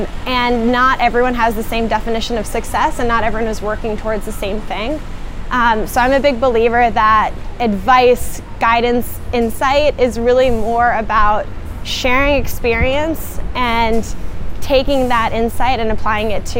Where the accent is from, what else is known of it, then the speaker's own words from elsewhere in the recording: California, United States; born there; I was born in North Carolina. No, not North Carolina. I was born in Northern California.